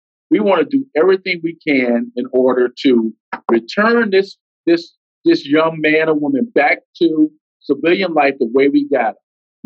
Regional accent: East St. Louis, Illinois, United States; I grew up in East St. Louis, Illinois.

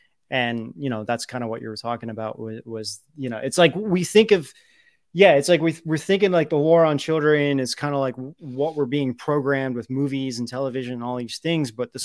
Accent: Columbus, Ohio, United States; And okay, so I grew up in Columbus, Ohio. Everyone in Ohio knows Les Wexner because he owns everything.

